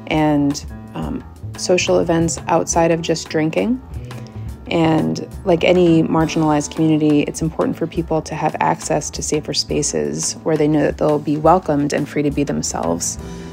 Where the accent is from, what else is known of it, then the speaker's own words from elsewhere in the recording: Brooklyn, New York, United States; I'm from Brooklyn, New York. I use she, her pronouns, and I'm 36 years old. Growing up in Park Slope, I've always been blessed to have lesbian bars there as far back as I can remember.